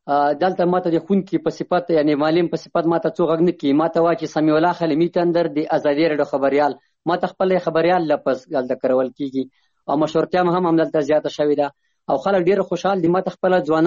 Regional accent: Chamkani, Paktia, Afghanistan; زه د پکتیا ولایت څمکنی ولسوالۍ یم.

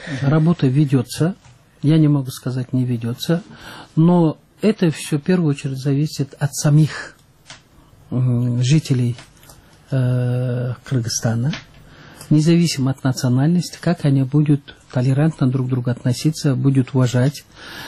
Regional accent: South Russia, Russia; на юге, вот я сама южанка

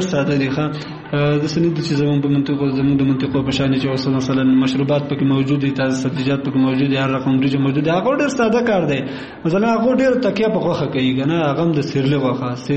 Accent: Kunar, Afghanistan; تا ته ما مخکې وویل چې زه اصلا د کونړ ولایت اوسیدونکی یم

